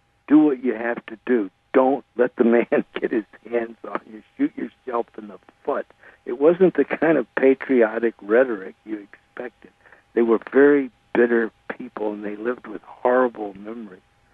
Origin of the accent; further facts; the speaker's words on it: Gulf Coast, United States; also born or lived in Louisiana; Well, I just tell people I grew up on the Gulf Coast because I did. I spent a lot of time in Louisiana.